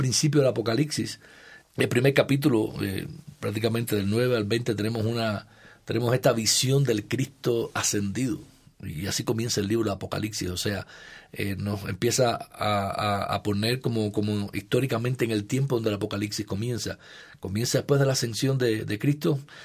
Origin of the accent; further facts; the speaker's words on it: Cuba; somos cubanos, vivimos en Cuba